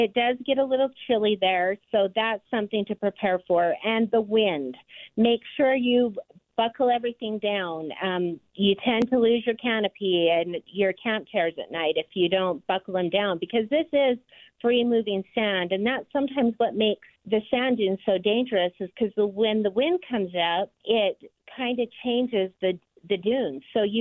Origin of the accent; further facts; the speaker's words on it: Mona, Utah, United States; I grew up in Mona, born and raised